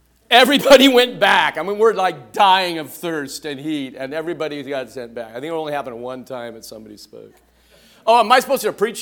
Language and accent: English; Van Nuys, California, United States; I grew up in Van Nuys. I went to St. Bridget of Sweden school. It's about Sherman Way and Balboa. And grew up Van Owen and Balboa. Not far from here.